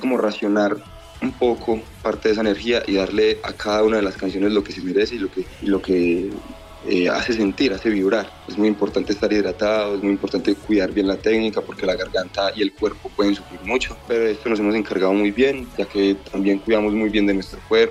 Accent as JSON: {"language": "Spanish", "country": "Colombia", "said": "somos muy arraigados a nuestras propias costumbres como latinos y colombianos que somos."}